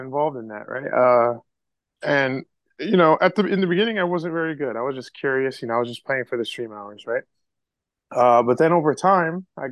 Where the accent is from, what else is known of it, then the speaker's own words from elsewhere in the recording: New Jersey, United States; born there; now in New York, United States; I am 29 years old. I was born in North New Jersey. And currently, I live in New York